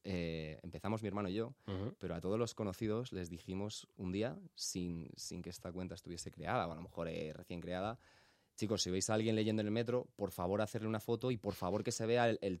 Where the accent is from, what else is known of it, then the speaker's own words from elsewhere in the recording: Madrid, Community of Madrid, Spain; Yo soy de Madrid y yo estudiaba en la Universidad Carlos III, en Getafe.